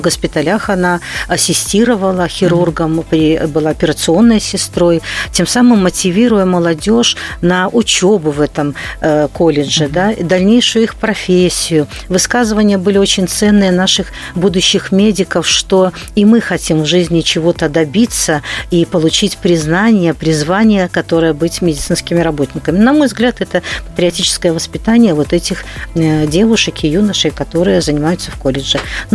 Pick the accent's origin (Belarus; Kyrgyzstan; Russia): Belarus; чтобы мы, белорусы, прирастали, нас становилось больше